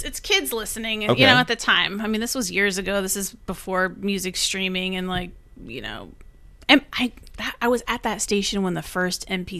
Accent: Eugene, Oregon, United States; It's just small town, like similar to like where I grew up in Eugene.

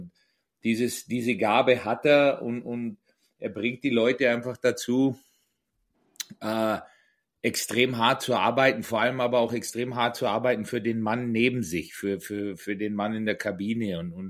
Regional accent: Bavaria, Germany; Als Allgäuer kann ich das schon noch.

